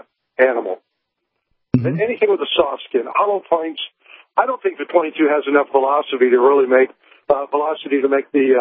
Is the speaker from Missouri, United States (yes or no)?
no; Iowa, United States; I'm a 55-year-old man. I grew up in Iowa. Grew up on a farm.